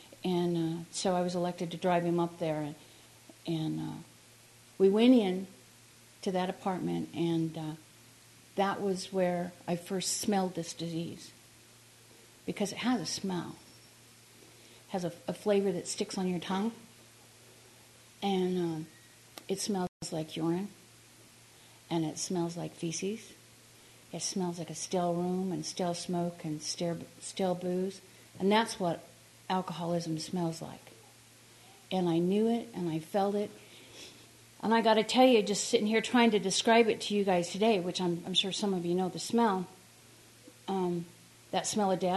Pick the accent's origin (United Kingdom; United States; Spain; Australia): United States; Richfield, Utah; now in Salt Lake City, United States; Anyway, I grew up in Utah in a little town called Richfield, just down the road, and spent my first 18 years there and escaped the second I could.